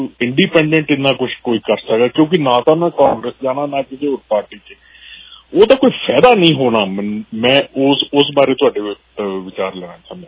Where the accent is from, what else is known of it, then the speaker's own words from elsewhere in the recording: Faridkot, Punjab, India; ਕਿਉਂਕਿ ਮੈਂ ਆਪ ਫਰੀਦਕੋਟ ਤੋਂ ਹਾਂ